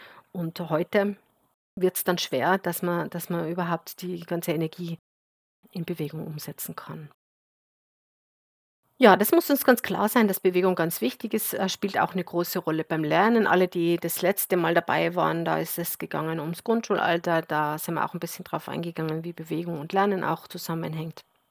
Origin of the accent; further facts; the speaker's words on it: Tyrol, Austria; gerade ich bringe oft das Beispiel als Tirolerin natürlich vom Skifahren